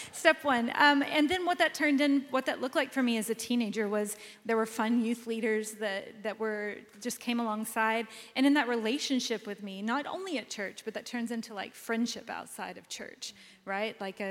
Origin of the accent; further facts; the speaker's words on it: Texas, United States; Yeah, so I grew up in West Texas at a church where my parents took us Sunday morning, Sunday night, Wednesday nights, yeah.